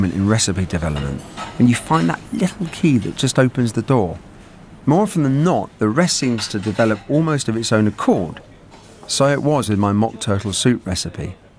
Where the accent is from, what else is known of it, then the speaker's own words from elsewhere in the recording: London, United Kingdom; when I was a kid growing up in London in the 70s.